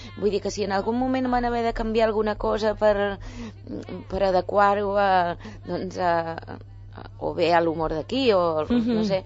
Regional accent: Catalonia, Spain; now in Madrid, Spain; hi ha molta gent que es pensa, no sap que sóc catalana.

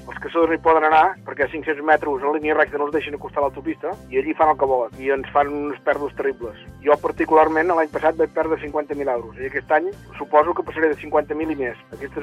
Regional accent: Llorenç del Penedès, Catalonia, Spain; soc pagès del Baix Penedès i soc de Llorenç del Penedès.

